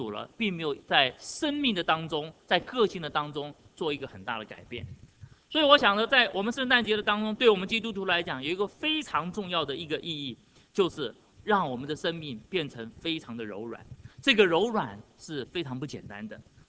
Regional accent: China; 犹太人跟我们中国人都差不多，都是属于东方的民族啊。

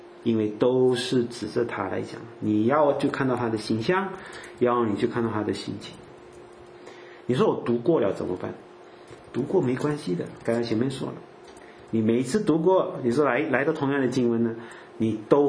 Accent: Guangdong, China; accent: Cantonese; 我们广东话叫开斋啊

